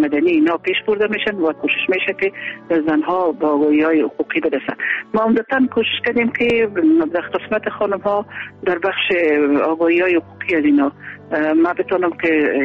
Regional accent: Kandahar, Afghanistan; now in Kabul, Afghanistan; بعد از اون ما از قندهار به کابل آمدیم.

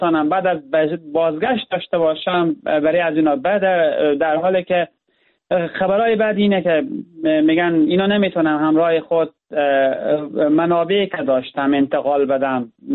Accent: Herat, Afghanistan; جا داره به عنوان یک هراتی قدردان دید انسانی همه مردم افغانستان باشم

